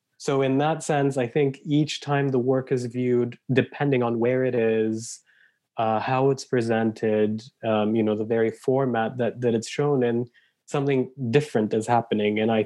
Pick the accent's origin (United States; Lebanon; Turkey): Turkey; moved away as an adult; also born or lived in Switzerland / Germany; now in Canada; I grew up partly in Turkey, but also in Switzerland and Germany. And I immigrated to Canada 12 years ago. So I'm a first generation immigrant and all of my family is in Turkey.